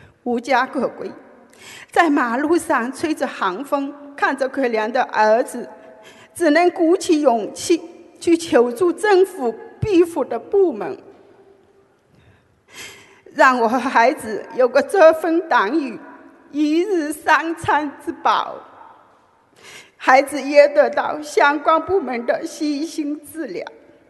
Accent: Netherlands; 我来自荷兰，与大家分享我的

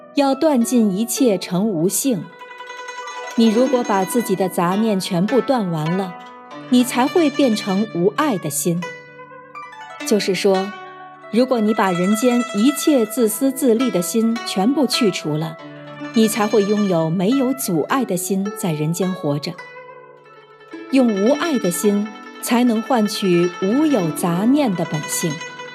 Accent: China; 我们中国人经常讲一句话

